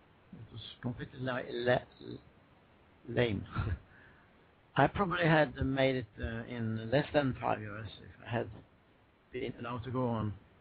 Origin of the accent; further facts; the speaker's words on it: West Coast, Sweden; I was raised on the Swedish West Coast in a fishing family